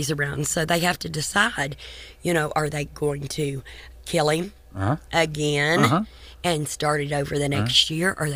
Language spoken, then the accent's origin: English; Texarkana, Texas, United States; I'm from Texarkana.